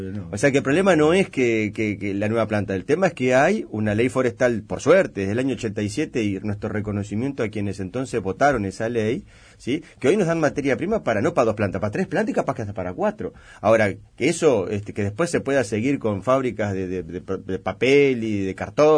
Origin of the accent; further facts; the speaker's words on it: Uruguay; Obviamente, uno naturalmente, como uruguayo, yo lo deseo